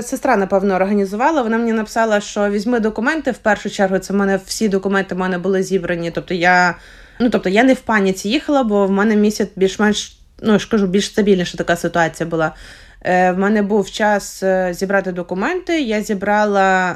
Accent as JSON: {"language": "Ukrainian", "town": "Lutsk", "region": "Volyn Oblast", "country": "Ukraine", "said": "Я з Луцька, я в Луцьку була."}